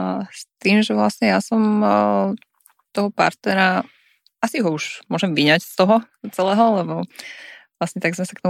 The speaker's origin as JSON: {"language": "Slovak", "region": "eastern Slovakia", "country": "Slovakia", "said": "ja pochádzam z východného Slovenska"}